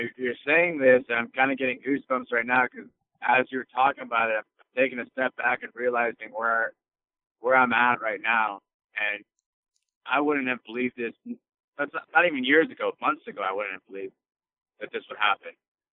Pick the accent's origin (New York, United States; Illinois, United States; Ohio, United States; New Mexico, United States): Illinois, United States; Chicago; I'm American, you know, I'm not the evil foreigner. I was born and raised in Chicago.